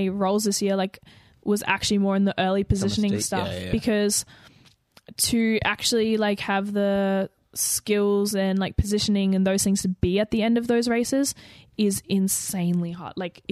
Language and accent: English; Adelaide, South Australia, Australia; I'm from Adelaide. All my family lives here.